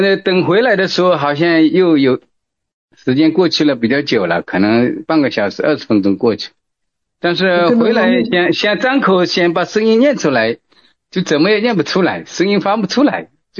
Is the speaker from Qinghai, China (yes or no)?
no; Wenzhou, Zhejiang, China; 我是温州的。